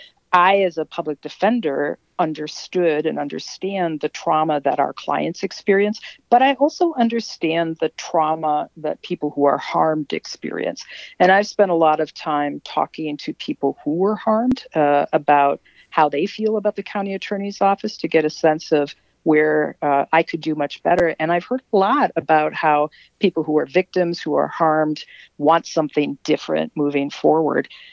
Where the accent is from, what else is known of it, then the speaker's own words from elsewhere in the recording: New Ulm, Minnesota, United States; I grew up in New Ulm, which is in southern Minnesota.